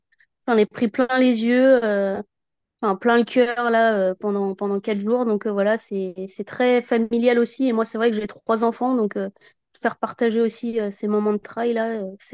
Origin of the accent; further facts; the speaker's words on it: Bourgogne-Franche-Comté, France; moi, je suis de Saône-et-Loire.